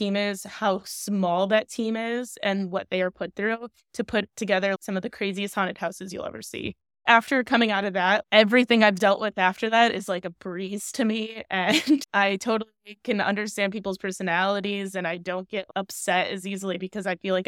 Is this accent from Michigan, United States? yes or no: yes; Michigan, United States; because growing up in Michigan, we had Cedar Point and they had a Halloween event